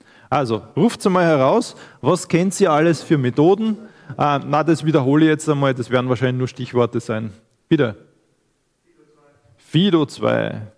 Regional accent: Graz, Styria, Austria; Ich komme aus Graz, arbeite beruflich momentan im Bereich Computer Security, IT Security und Compliance.

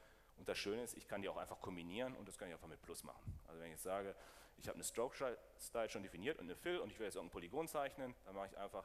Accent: Kassel, Hesse, Germany; das ist jetzt Kassel, also da, wo ich herkomme.

